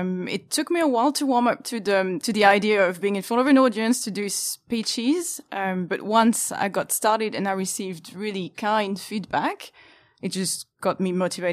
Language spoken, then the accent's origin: English; Île-de-France, France; English is a second language; Paris suburbs.